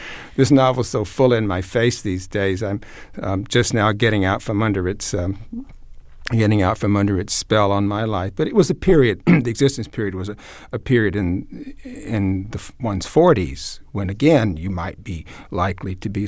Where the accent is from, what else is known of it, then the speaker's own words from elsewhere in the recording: Mississippi, United States; also born or lived in Arkansas; So I think I grew up in Mississippi and Arkansas with a very vivid sense of people passing on.